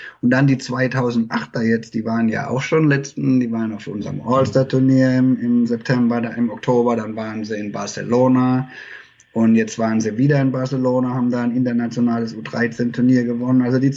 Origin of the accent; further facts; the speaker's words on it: Mannheim, Baden-Württemberg, Germany; now in Heidelberg, Germany; Also Heidelberg gehört ja quasi zu Mannheim. Jetzt, ich bin aus Mannheim und wohne jetzt in Heidelberg.